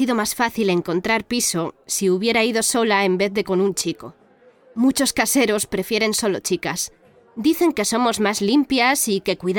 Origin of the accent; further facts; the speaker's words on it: Galicia, Spain; ya sabes cómo somos los gallegos, bajamos en coche hasta Lisboa para verlos.